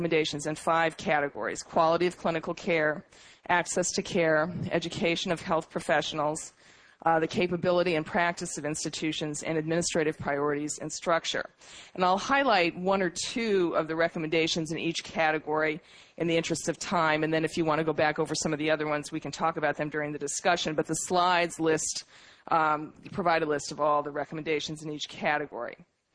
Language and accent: English; Massachusetts, United States; I come from Massachusetts, as Ed indicated